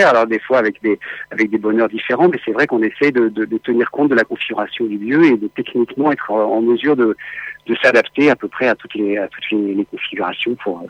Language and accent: French; Northern and Eastern France, France; Moi, je viens de l'Est et du Nord de la France, dans des sites qui étaient des sites miniers, sidérurgiques